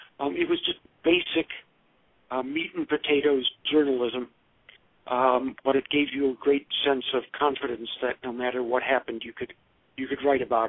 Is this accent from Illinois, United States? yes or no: yes; Chicago, Illinois, United States; Right on the south side of Chicago, which makes me a White Sox fan, not a Cubs fan.